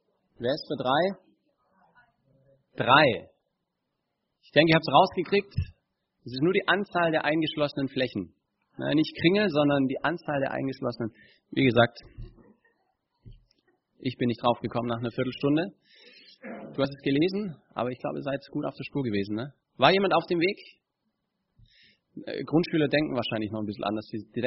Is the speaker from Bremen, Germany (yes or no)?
no; Stuttgart, Baden-Württemberg, Germany; Also ich komme nicht aus Brasilien, Kakao, ich komme aus Stuttgart.